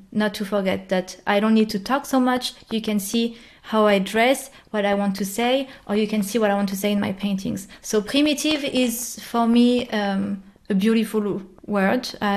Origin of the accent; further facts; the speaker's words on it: France; English is a second language; moved away as an adult; I'm away from France for the last 10 years, that my culture, my idea of France is a little bit romanticized in a way